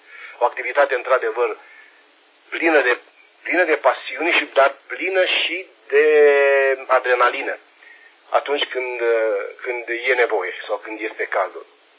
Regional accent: Romania; am fost tare mândru că sunt român

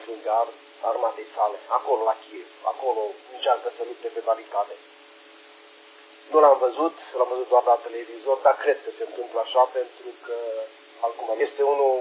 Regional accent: Romania; Da, și noi ne mândrim că suntem români.

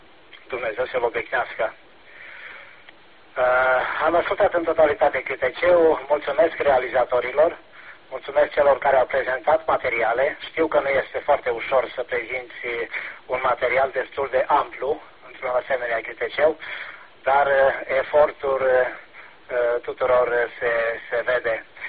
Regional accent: Luduș, Mureș County, Romania; La Rusia, care este la doar 5 km de orașul meu natal, de Luduș.

